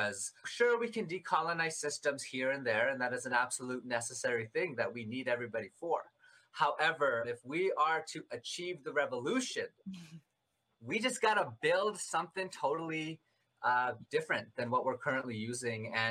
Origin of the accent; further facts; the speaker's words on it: Shamattawa First Nation, Manitoba, Canada; For me, I'm originally from Shamattawa First Nation, but I call the north end of Winnipeg home.